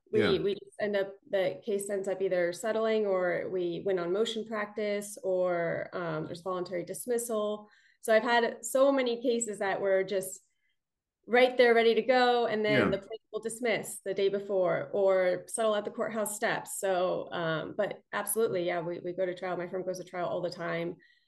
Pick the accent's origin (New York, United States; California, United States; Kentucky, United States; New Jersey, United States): New Jersey, United States; Newark; born there; No, so I was born actually in Newark, New Jersey.